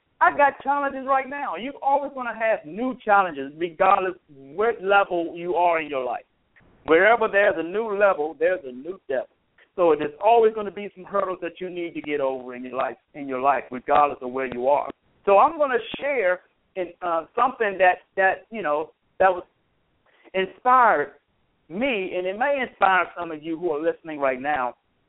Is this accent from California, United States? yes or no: no; Washington, District of Columbia, United States; of course. I've been born and raised in Washington, D.C.